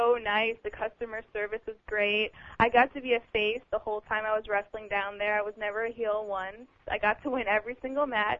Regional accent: New York City, New York, United States; But I just really didn't like Nashville that much. Like, I'm from New York City, so it was really different for me.

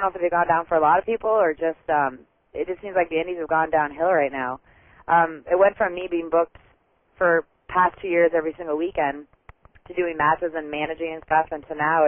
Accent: Canada; Yeah, I'm Canadian

